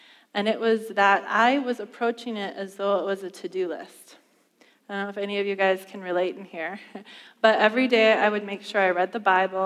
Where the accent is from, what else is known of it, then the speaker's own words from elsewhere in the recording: Prior Lake, Minnesota, United States; But we grew up in Prior Lake, and I grew up in a great church.